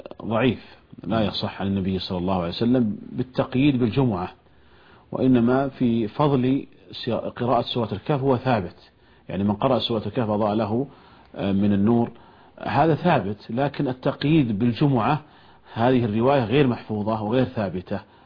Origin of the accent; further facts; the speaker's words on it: Saudi Arabia; عندنا في المملكة العربية السعودية